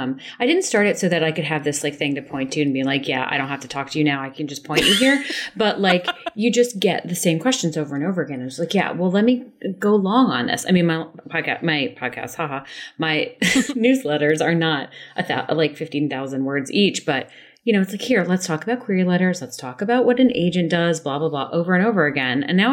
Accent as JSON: {"language": "English", "region": "the South", "country": "United States", "tie": "born or raised there", "lives_now": "New York, United States", "said": "But I grew up in the South and I was like, oh, I'm just going to come to New York, cut my teeth, and then go back South."}